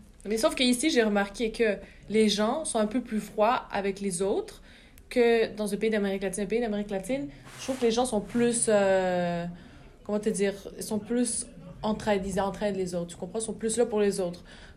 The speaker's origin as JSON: {"language": "French", "town": "Gatineau", "region": "Quebec", "country": "Canada", "tie": "born there", "said": "moi je suis née à Gatineau, mais ce qui m'a amenée à Ottawa, c'est vraiment l'étude."}